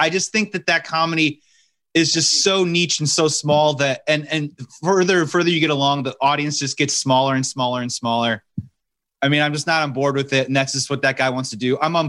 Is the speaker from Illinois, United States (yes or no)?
yes; Chicago, Illinois, United States; Obviously, I'm from Chicago. I went to Second City.